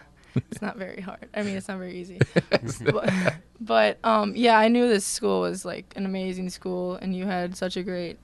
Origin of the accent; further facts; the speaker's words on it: De Pere, Wisconsin, United States; I'm from De Pere, Wisconsin, so about 10 minutes away from Green Bay.